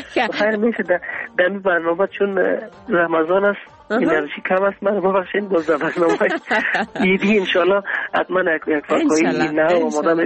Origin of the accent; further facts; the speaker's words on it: Kabul, Afghanistan; born there; در کابل متولد شدیم،